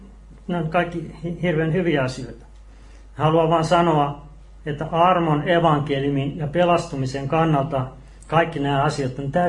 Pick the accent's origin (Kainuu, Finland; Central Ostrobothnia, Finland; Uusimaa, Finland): Central Ostrobothnia, Finland; Kokkola; Itse olen Kokkolasta